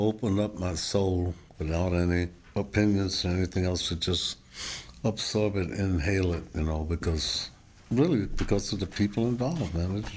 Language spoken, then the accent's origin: English; Seattle, Washington, United States; And I was from Seattle, you know, which is just the opposite. Garfield High School, that's … Bruce Lee, we all in the same high school. We lived across the street from it.